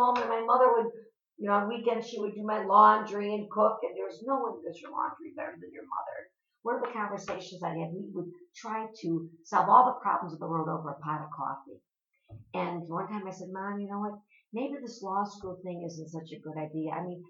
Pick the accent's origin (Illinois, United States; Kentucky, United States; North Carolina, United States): Illinois, United States; Chicago; Yes, I am. Born and raised on the South Side.